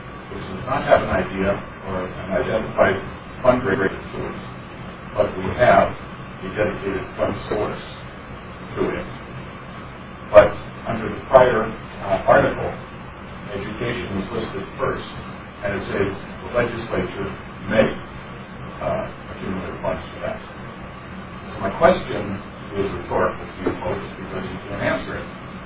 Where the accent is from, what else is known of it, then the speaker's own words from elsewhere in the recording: New Jersey, United States; now in South Dakota, United States; I'm from New Jersey, which explains some of it. I have no cousin, Bolio and Vinny. I come from Florida, 24 years in South Dakota